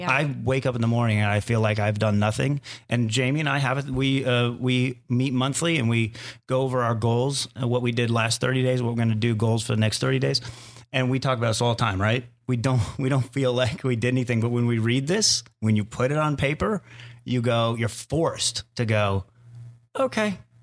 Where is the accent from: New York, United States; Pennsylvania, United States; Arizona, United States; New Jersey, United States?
Arizona, United States; I grew up in Arizona with giant, scary spiders that will murder you at night.